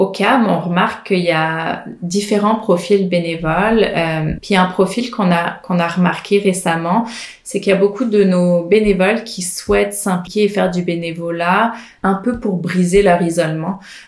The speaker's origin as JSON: {"language": "French", "country": "France", "said": "En fait, moi, je suis française à l'origine. Je pense que ça s'entend probablement."}